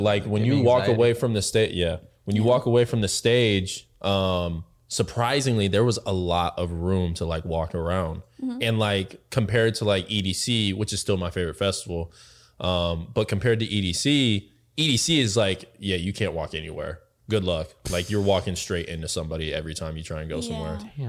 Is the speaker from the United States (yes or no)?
yes; Midwest, United States; I mean, I'm from the Midwest, so I really enjoy it.